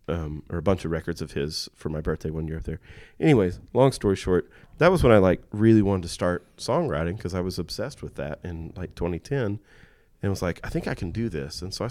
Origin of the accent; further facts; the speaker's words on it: Fort Worth, Texas, United States; oh no, we're from Fort Worth, and we would really like you to all to like see what we're doing over here.